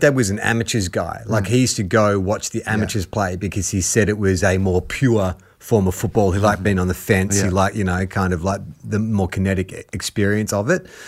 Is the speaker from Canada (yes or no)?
no; Victoria, Australia; growing up in Victoria